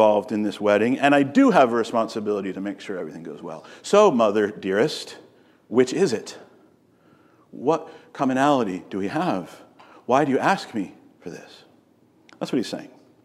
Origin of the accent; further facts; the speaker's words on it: Southern United States, United States; I would say we might use the word ma'am, except where I grew up in the South, we actually did call our mothers ma'am.